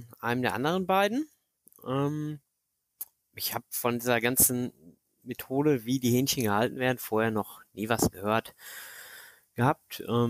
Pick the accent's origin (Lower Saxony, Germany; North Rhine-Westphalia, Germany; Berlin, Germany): North Rhine-Westphalia, Germany; Ich bin jetzt 31 Jahre alt, komme aus dem Sauerland, NRW